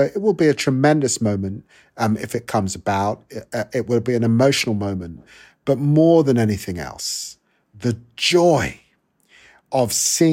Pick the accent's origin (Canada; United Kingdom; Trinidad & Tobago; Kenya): United Kingdom; Tottenham, London; I grew up poor in Tottenham, working class.